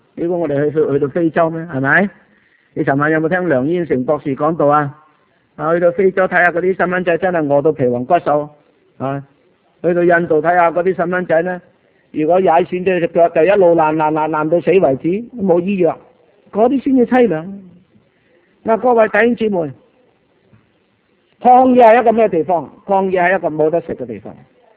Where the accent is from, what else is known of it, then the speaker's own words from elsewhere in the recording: Guangdong, China; 所谓我们广东人说做嘢呢就叫搵食嘛，我们的职业叫搵食嘛